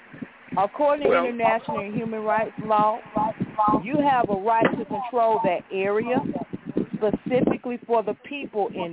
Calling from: Georgia, United States; I'm calling from Georgia

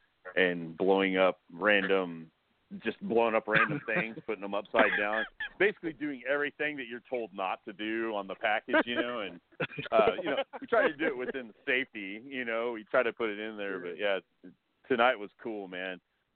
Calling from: Texas, United States; Oh, Texas, like outside San Antonio, basically. Yes, sir.

